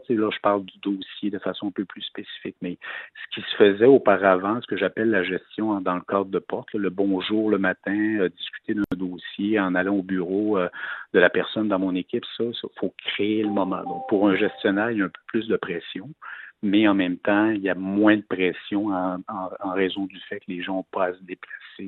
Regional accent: Charlevoix, Quebec, Canada; tout d'abord, je suis originaire de Charlevoix, donc c'est une région que j'aime beaucoup.

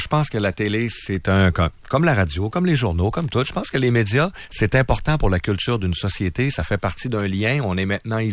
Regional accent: Quebec, Canada; qui va faire en sorte qu'on est des Québécois et on n'est pas des Américains.

